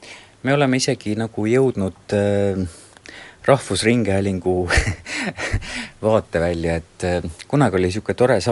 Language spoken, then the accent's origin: Estonian; Keila, Harju County, Estonia; kuna ma kasvasin Keilas, meil ei olnud sellist kooliteatri traditsiooni